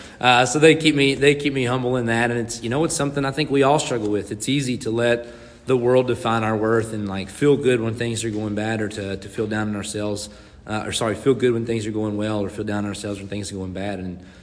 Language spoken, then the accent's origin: English; Frenchburg, Kentucky, United States; I'm from Frenchburg, Kentucky, originally a little town of about 500 people right in the foothills of the Appalachian Mountains. And I'm proud to call that place home.